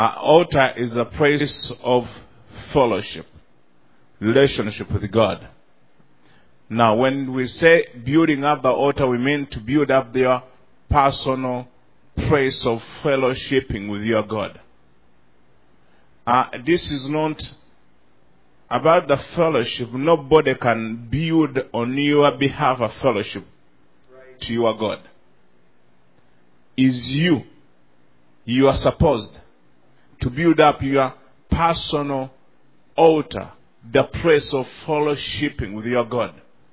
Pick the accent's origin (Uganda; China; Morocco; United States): Uganda; from Uganda.